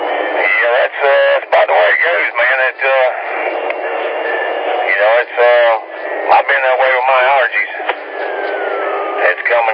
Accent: West Virginia, United States; I'm from West Virginia, and I'm used to seeing this time of the year, you know, 10 degrees or so, you know.

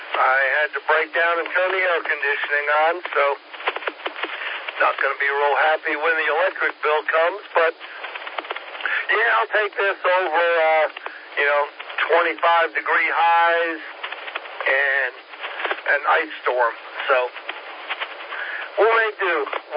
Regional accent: Atlanta, Georgia, United States; now in South Carolina, United States; We're from the Atlanta area. Still have a home back in Atlanta.

